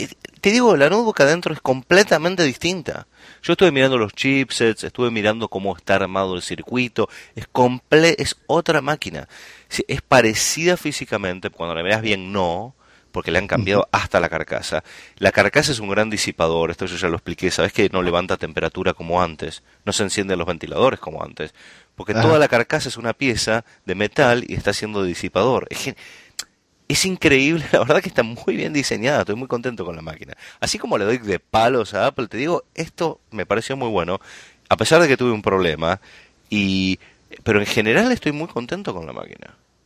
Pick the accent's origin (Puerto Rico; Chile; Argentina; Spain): Argentina; Que conocemos y que podemos ser argentinos, que somos argentinos